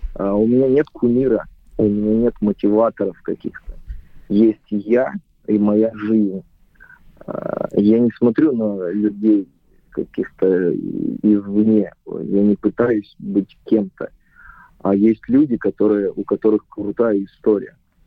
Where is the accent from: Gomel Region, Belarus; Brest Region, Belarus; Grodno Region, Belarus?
Grodno Region, Belarus; Grodno; я родом из Беларуси, из города Гродно, это запад Беларуси, ближе к Польше. Когда ты живешь в провинции, это небольшой город, 300 тысяч населения, там 350.